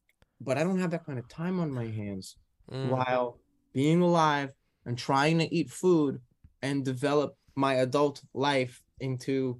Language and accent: English; Staten Island, New York, United States; I grew up in Staten Island, and I thought to myself, instead of going to the local college of my island, of my place, I'm going to go to the local college of the nearest neighboring place.